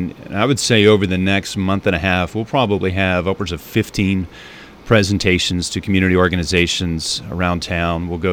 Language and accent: English; Texas, United States; and being a Texan, I know people from Oklahoma say we hate hearing about Texas.